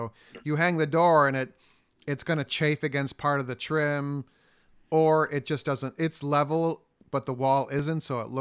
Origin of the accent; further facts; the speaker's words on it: Wisconsin, United States; I was raised in Wisconsin, so Erin and I kind of have a kindred love of Wisconsin there. You know, it's a great place.